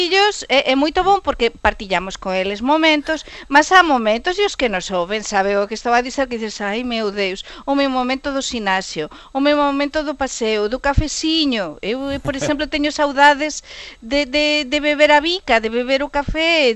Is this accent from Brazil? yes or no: no; Spain; Portuguese is a second language; now in Portugal; Para mim é muito triste como espanhola que eu estou a acompanhar, neste caso, desde fora, não é? Visto de fora, desde outro lado da fronteira, desde Portugal.